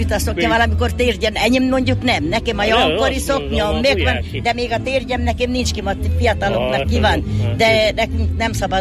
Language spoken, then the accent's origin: Hungarian; Buják, Nógrád, Hungary